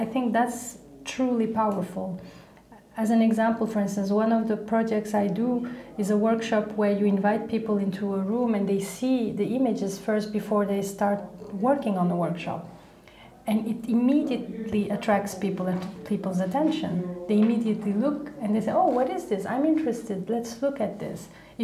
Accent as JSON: {"language": "English", "country": "Belgium", "tie": "born or raised there", "also_born_or_lived": "Turkey", "second_language": "English", "lives_now": "Amsterdam, Netherlands", "said": "I was born in Turkey. I grew up in Belgium. So I have quite a nice, I think, I like my journey actually, I really like it, being born in a family of immigrants."}